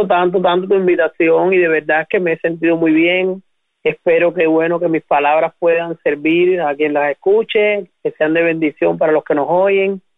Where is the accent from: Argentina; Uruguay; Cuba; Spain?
Cuba; primero como cubana, segundo porque tengo mi padre que vive allí, que ya es un hombre mayor